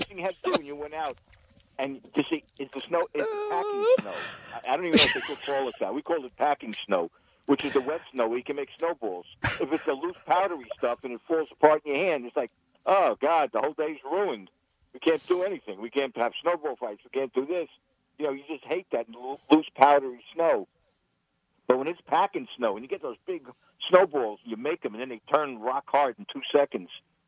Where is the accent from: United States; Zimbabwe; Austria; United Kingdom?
United States; Brooklyn, New York; the greatest day of a childhood, you know, growing up in Brooklyn.